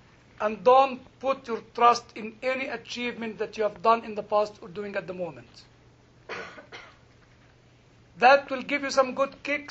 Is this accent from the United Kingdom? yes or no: yes; United Kingdom; I'm British, I don't vote, and God saved me from that.